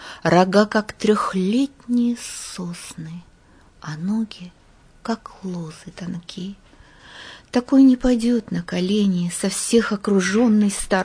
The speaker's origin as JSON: {"language": "Russian", "town": "Yekaterinburg", "region": "Sverdlovsk Oblast", "country": "Russia", "tie": "born or raised there", "said": "Раньше всегда писала в автобиографии «коренная уралочка»."}